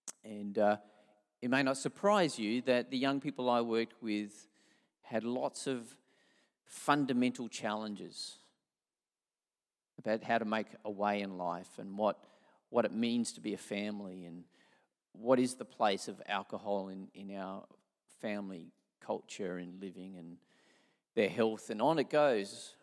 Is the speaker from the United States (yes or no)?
no; South Australia, Australia; And from the age of about 11, I grew up travelling around South Australia and got to see lots of things.